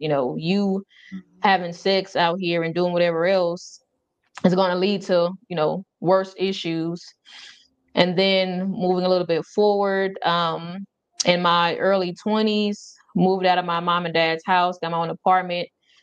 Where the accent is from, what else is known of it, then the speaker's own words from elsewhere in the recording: St. Louis, Missouri, United States; now in Georgia, United States; I'm originally from St. Louis, Missouri. Now I'm in Georgia. I've been here maybe 4 years